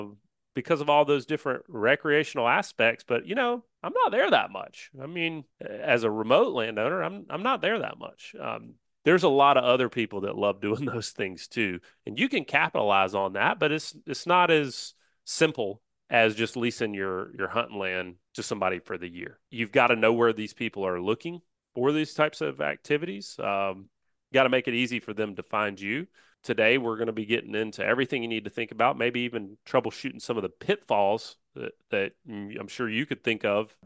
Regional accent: Southeast, United States; You know, growing up in the Southeast, we're used to leasing land. Like that's not a new thing down here.

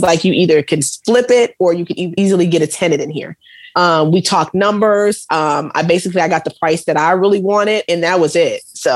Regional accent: Atlanta, Georgia, United States; So I was like, yeah, I'm from Atlanta too.

